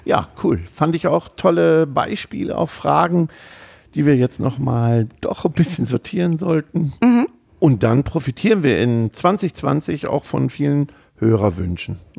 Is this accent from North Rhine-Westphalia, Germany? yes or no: yes; North Rhine-Westphalia, Germany; wir kommen ja aus Ostwestfalen